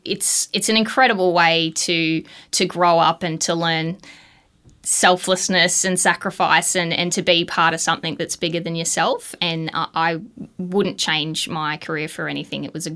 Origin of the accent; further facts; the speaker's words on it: Gold Coast, Queensland, Australia; I grew up on the Gold Coast, so it wasn't sort of a job pathway that many of my peers took.